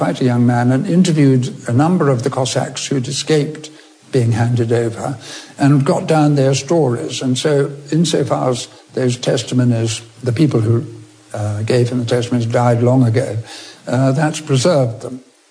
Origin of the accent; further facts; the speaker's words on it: England, United Kingdom; born there; My father was born in Moscow, but I was born in England.